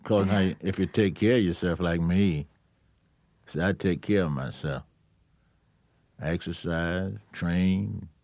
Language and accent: English; Charlotte, North Carolina, United States; born or raised there